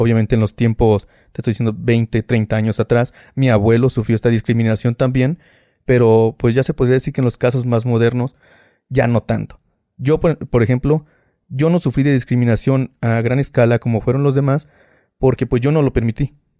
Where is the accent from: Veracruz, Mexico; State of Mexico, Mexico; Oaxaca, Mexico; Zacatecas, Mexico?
Zacatecas, Mexico; Loreto; Venimos del municipio de Loreto, Zacatecas. Toda mi familia radica ahí y pues ya, como te lo digo